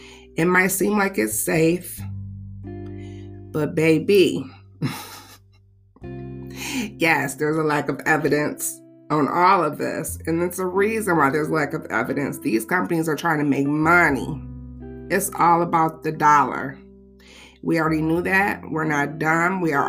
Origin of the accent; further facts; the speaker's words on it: Michigan, United States; I'm from Michigan, and I've been teacher for 20-plus years.